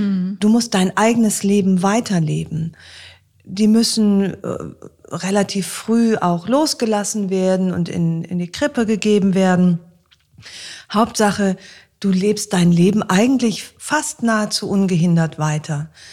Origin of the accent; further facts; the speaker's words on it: Aachen, North Rhine-Westphalia, Germany; wenn ich in meine Heimatstadt fahre, nach Aachen, dann wandle ich auf meinem alten Schulweg, schaue mein altes Elternhaus